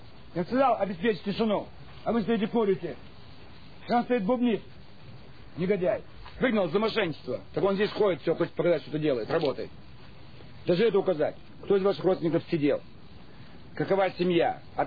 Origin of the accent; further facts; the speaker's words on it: Almaty, Kazakhstan; born there; Я в Алмате родился, он родился в Петербурге. Он русский, я русский.